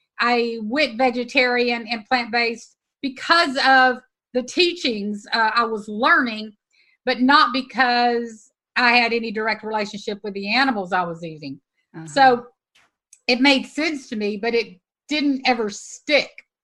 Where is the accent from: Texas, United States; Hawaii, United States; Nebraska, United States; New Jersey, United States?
Texas, United States; Houston; born there; I was born in Houston, Texas. I was the typical Texas girl that had a collection of leather boots